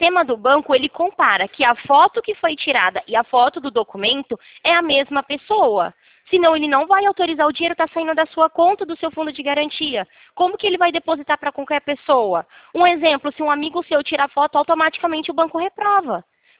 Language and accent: Portuguese; São Paulo, Brazil; now in Presidente Prudente, Brazil; nascida e criada em São Paulo